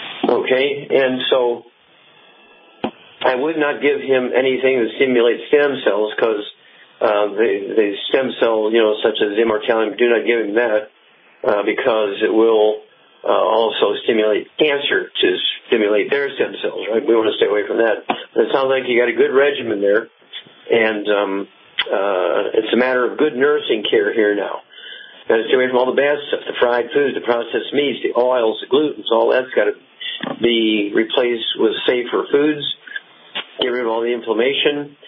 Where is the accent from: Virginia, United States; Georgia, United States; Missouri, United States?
Missouri, United States; Let's start out in my home state. Chuck, let's go to Missouri.